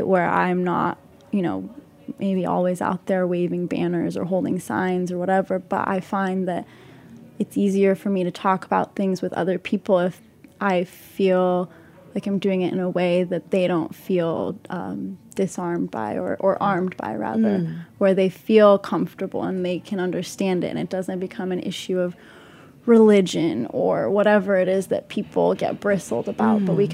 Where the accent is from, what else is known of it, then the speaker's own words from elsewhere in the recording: Salt Lake City, Utah, United States; now in New York, United States; living in New York for the last 9 years, growing up in Salt Lake City, being in the West Bank, going back and forth, and not ever feeling, you know, fully Palestinian or fully American